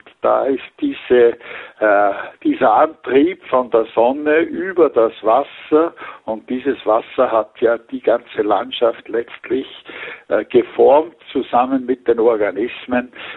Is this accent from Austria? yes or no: yes; Ybbsitz, Lower Austria, Austria; Ich bin also geborener Österreicher, bin 1937 geboren in Niederösterreich, an einem kleinen Marktgemeinde an der kleinen Ips, das ist Ypsitz, dort bin ich geboren und habe dann in Stadthaag gewohnt